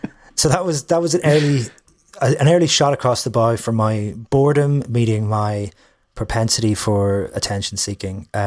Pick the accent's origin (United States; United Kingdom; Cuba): United Kingdom; Derry, Northern Ireland; also born or lived in Dublin; now in London, United Kingdom; So in Derry, Dublin for 7 years, which is why my accent has flattened out slightly. And then went to from Dublin then to London 10 years ago.